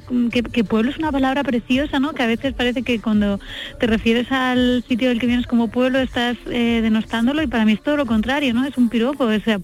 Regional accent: Úbeda, Andalusia, Spain; yo soy de Úbeda, que en realidad, como bien sabes, pues pueblo no es, que es una ciudad...

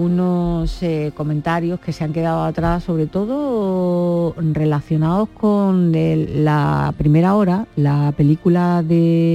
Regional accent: Bormujos, Andalusia, Spain; ¿En mi pueblo?

